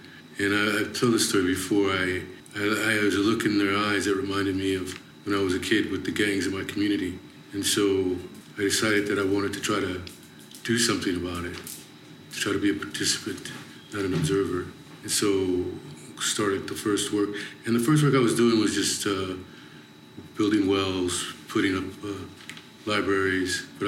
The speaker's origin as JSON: {"language": "English", "town": "Los Angeles", "region": "California", "country": "United States", "tie": "born or raised there", "said": "Well, I mean, I grew up in South Central LA, and the Crips and the Bloods, which are pretty organized gangs at this point, were first giving birth to themselves."}